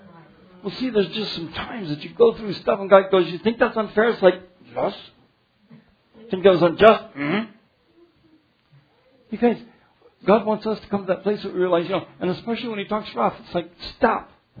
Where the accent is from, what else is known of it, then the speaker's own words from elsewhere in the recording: Arkansas, United States; But I'm from out of town. I'm from Arkansas.